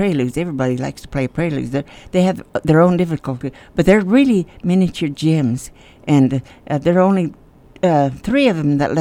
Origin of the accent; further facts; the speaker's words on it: Santa Rosa, New Mexico, United States; No. I grew up in Santa Rosa.